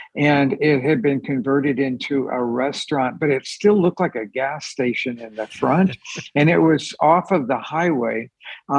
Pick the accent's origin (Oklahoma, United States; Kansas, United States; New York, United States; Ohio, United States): Oklahoma, United States; Oklahoma City; I grew up in Oklahoma City in a barbecue restaurant, which has its own incredible smells